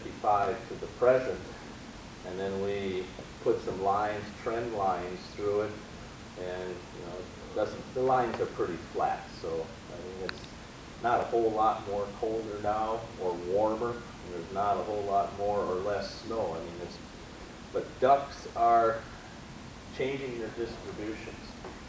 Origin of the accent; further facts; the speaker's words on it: Wisconsin, United States; I grew up in Wisconsin, okay? And there never were any mallards wintering in Wisconsin. I grew up right on Lake Michigan